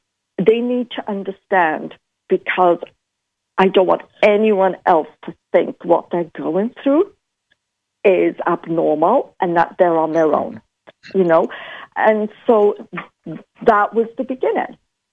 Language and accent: English; United Kingdom; because I'm a Brit.